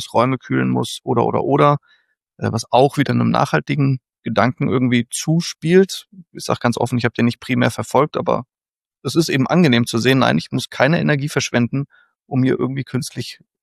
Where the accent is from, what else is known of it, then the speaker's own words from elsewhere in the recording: Rhineland, Germany; now in Freiburg, Germany; Ich stamme aus dem Rheinland, da ist das Ganze wirklich eine Industrieschifffahrtsstraße.